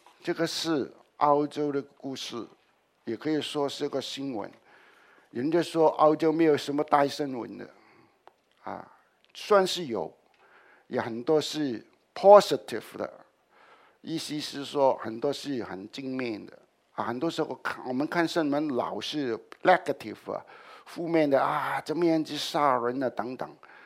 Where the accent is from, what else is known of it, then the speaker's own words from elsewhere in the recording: Hong Kong; 我是从香港来，也是香港出生的，在我这个年纪啊